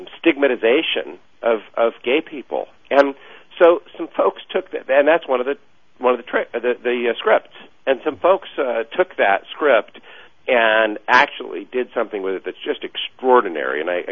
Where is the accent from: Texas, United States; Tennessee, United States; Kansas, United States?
Tennessee, United States; I grew up in East Tennessee